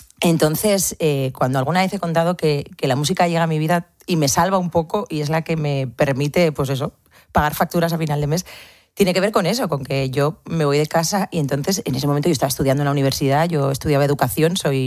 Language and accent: Spanish; Rentería, Basque Country, Spain; also born or lived in San Sebastián; Yo soy de Rentería. Nací en San Sebastián. Nacíamos todos en San Sebastián. Pero sí, soy de Rentería. Pero mi familia materna son todos navarros y casi todos afincados en Puente la Reina.